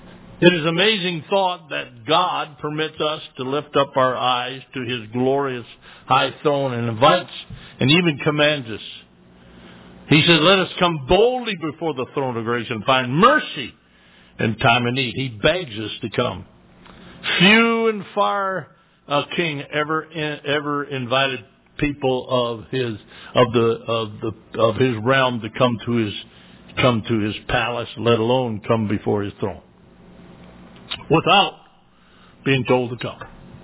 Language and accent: English; Hope, Michigan, United States; He grew up in my hometown of Hope, Michigan.